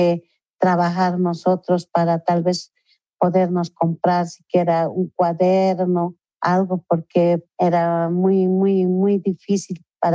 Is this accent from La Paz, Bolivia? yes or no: yes; La Paz, Bolivia